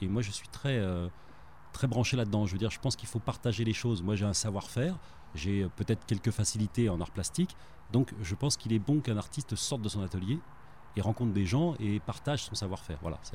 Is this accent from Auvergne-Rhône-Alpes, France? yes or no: no; La Bastide-de-Lévis, Occitanie, France; Non, je suis de la Bastide de Lévis, je ne suis pas bien loin, je suis en voisin.